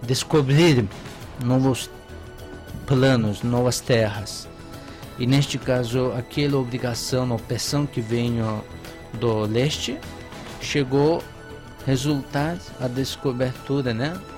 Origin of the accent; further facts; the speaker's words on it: Istanbul, Turkey; quando eu falei que eu sou de Istambul